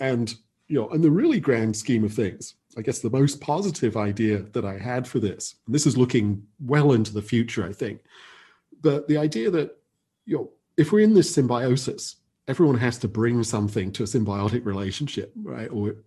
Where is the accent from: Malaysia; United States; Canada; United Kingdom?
United Kingdom; England; So I was born in England. Actually, my father is American. My mother is British. I grew up in England